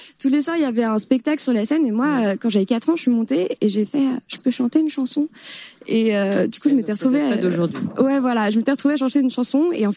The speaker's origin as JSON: {"language": "French", "region": "Île-de-France", "country": "France", "tie": "born or raised there", "said": "Moi, j'ai grandi en Île-de-France dans le 92."}